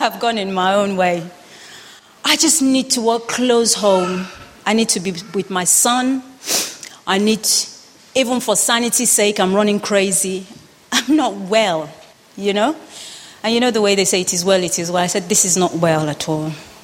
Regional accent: Nigeria; We like top quality, particularly from where I come from. From my background as a Nigerian, we take pride in education and quality one.

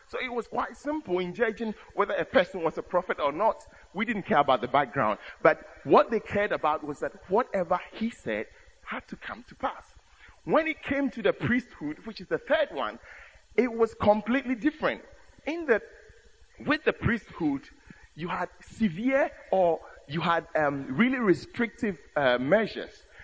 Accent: Ghana; first language Akan; English is a second language; And that is in the Akan language. That's my native language.

